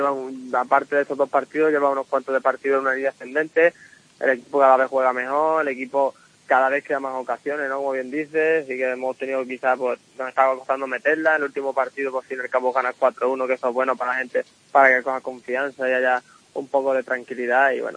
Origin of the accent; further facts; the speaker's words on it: La Palma del Condado, Andalusia, Spain; now in Valladolid, Spain; Sí, en mi pueblo, La Palma del Condado, con la familia, con los amigos, todo el mundo allí junto